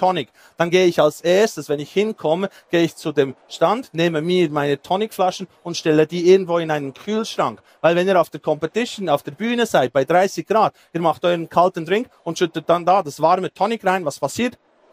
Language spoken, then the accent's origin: German; Thun, Bern, Switzerland; ich bin aus Thun, ich bin ein Redneck, ich darf das.